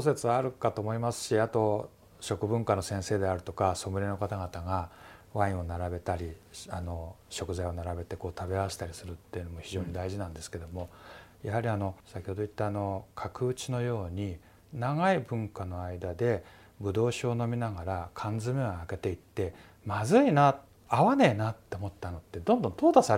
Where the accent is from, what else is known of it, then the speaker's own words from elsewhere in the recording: Yamanashi, Japan; あの私がその山梨生まれ育った一つの、あの目的になるのかなっていうふうには感じましたけどね